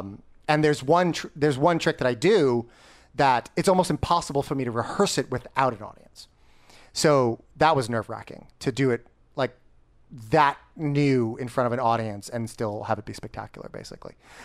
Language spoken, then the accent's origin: English; New York, United States; Well, you know, I'm here from New York.